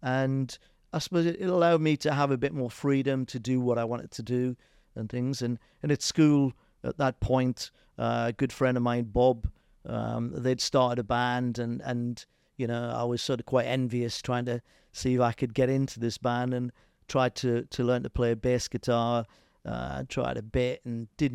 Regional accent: Newcastle upon Tyne, North East England, United Kingdom; born there; I was born in Newcastle upon Tyne, as you might tell by the accent.

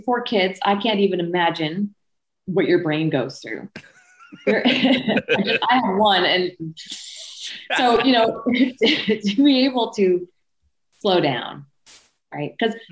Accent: Canada; I'm still from Canada and I'm stuck here with COVID.

